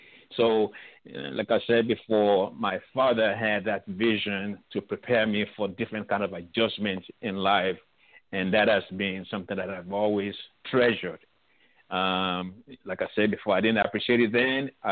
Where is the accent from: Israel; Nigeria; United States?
Nigeria; the city where I grew up in Nigeria